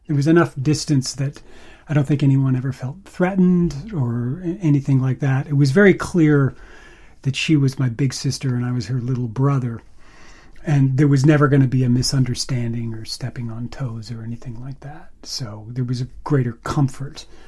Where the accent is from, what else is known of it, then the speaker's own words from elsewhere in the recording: Montreal, Quebec, Canada; I mean, we grew up in Montreal, which at that time in the late 60s, early 70s, was a very exotic place